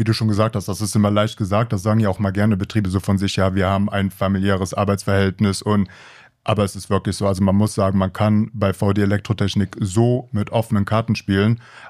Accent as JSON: {"language": "German", "town": "Cologne", "region": "North Rhine-Westphalia", "country": "Germany", "lives_now": "Bonn, Germany", "said": "ich komme eigentlich aus Köln. Ich bin Bonn zugezogen."}